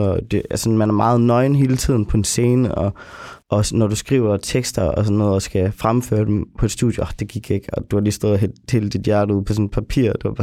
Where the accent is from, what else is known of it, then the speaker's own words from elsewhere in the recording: Vodskov, North Jutland, Denmark; Jeg er opvokset i Vodskov.